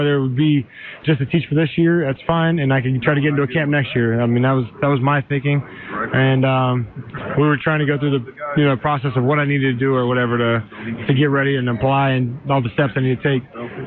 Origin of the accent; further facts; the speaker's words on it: Ohio, United States; Well, we went back to Ohio, and I was the middle school, my hometown's middle school game was the last game.